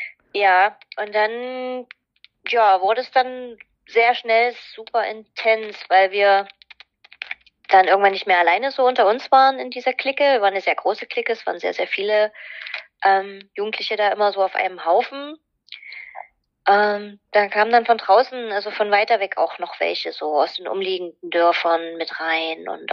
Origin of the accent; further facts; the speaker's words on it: Saxony, Germany; Ja, also ich komme aus Oberlausitz, genau. Also Oberlausitz ist halt so dort Dreiländereck, die Ecke da. Mhm. Und genau, bei Bautzen, ja, bin in einer Kleinstadt aufgewachsen.